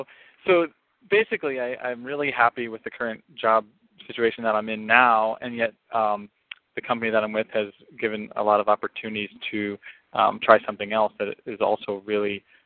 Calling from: Kansas City, Missouri, United States; I'm calling from Kansas City.

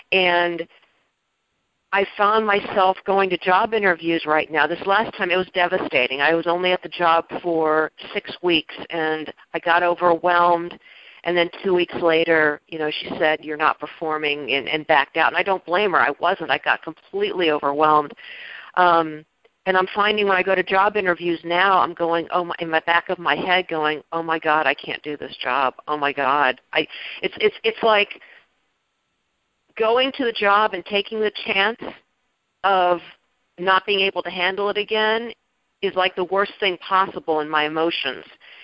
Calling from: North Carolina, United States; I've never called in before. … I'm calling from North Carolina.

